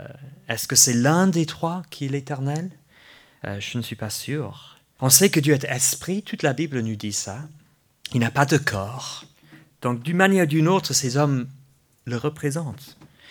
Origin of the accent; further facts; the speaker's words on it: England, United Kingdom; French is a second language; Peut-être parce que je suis anglais à la base, donc je suis pas... Tout m'étonne.